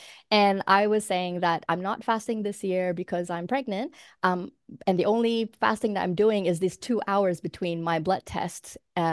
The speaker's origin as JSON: {"language": "English", "country": "Malaysia", "tie": "born or raised there", "moved": "yes", "said": "when I was growing up in Malaysia"}